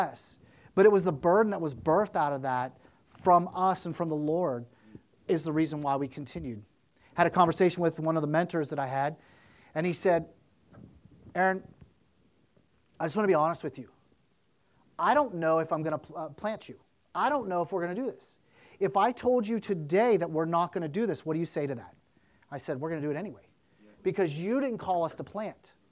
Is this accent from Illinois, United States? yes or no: no; East Palestine, Ohio, United States; I grew up in East Palestine. So Columbiana was kind of a rival, sort of, kind of.